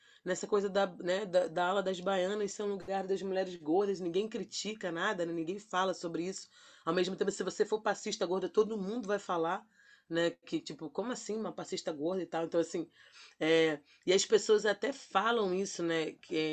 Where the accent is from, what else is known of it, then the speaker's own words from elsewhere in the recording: Bahia, Brazil; porque eu sou baiana, então tá aceito eu ser gorda, porque eu sou baiana, né?